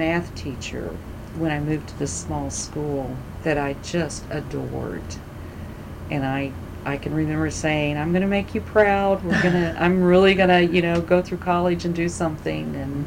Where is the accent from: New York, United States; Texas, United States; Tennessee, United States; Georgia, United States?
Texas, United States; Jacksboro; born there; I was born in Texas, Jacksboro, Texas, which is west of Fort Worth.